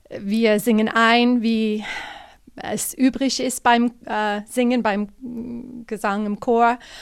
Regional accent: United States; Ich bin mit diesen Liedern aufgewachsen in den USA und ich blühe auf, wenn ich sie höre.

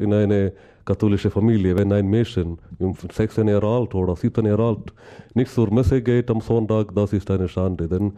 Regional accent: Kerala, India; weil Wallis und Kerala, mein Heimatkanton, ist auch stark geprägt vom Glauben

